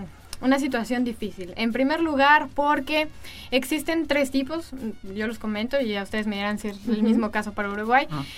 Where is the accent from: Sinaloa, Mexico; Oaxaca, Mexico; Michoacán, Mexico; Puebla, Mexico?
Oaxaca, Mexico; yo soy de Oaxaca, del estado de Oaxaca, que es al sur de México